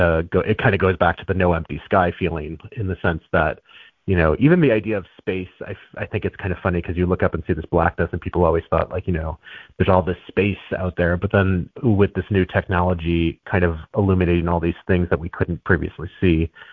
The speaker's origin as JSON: {"language": "English", "town": "St. Louis", "region": "Missouri", "country": "United States", "tie": "born or raised there", "said": "I grew up in St. Louis, Missouri. It's very humid in the summertime, so you have, fireflies at night."}